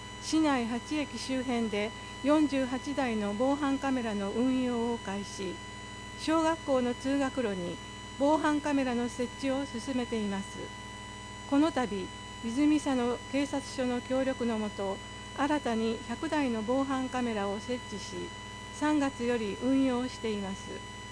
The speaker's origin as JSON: {"language": "Japanese", "town": "Gulu", "region": "Northern Region", "country": "Uganda", "tie": "born or raised there", "lives_now": "Japan", "said": "ウガンダのグル市で生まれ育ち、昨年12月中旬に来日しました。"}